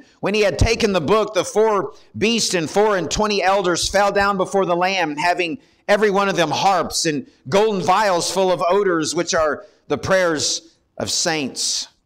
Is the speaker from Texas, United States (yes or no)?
yes; Texas, United States; Where I grew up in West Texas, I would drive through the countryside and when I was growing up, it was just open.